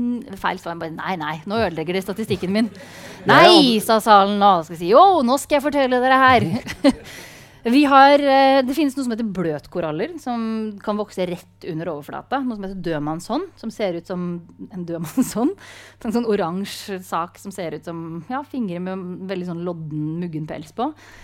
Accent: Hvaler, Østfold, Norway; Og på Tisler hjemme I Østfold, på Hvaler

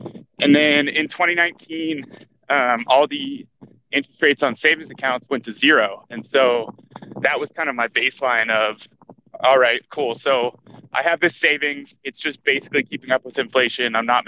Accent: Paonia, Colorado, United States; I moved back home to my hometown, Peonia, where the vineyard is, and built a house with my dad.

